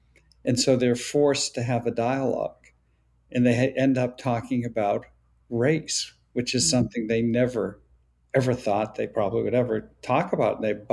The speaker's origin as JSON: {"language": "English", "town": "Boston", "region": "Massachusetts", "country": "United States", "tie": "born or raised there", "said": "I grew up in the inner city of Boston. I grew up in Dorchester. Living in that, you know, community, which was largely Eastern European, Ukrainian, Russian"}